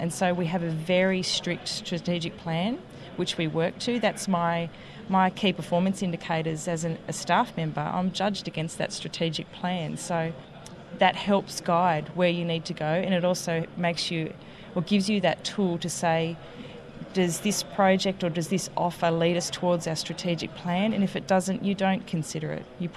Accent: New South Wales, Australia; from Central New South Wales

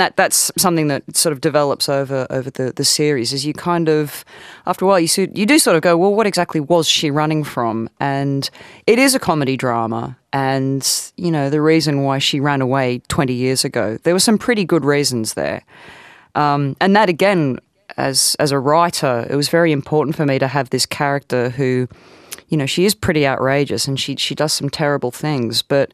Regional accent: Newcastle, North East England, United Kingdom; now in London, United Kingdom; Well, I mean, I grew up in Newcastle. So I lived in Newcastle for 18 years. And then I've lived in London for 19 years.

